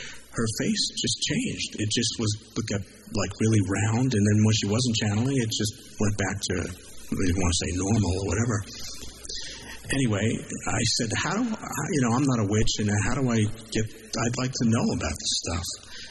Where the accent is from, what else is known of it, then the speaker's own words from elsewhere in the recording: New York, United States; now in California, United States; I was a writer, and I was here in California, but I'm from New York.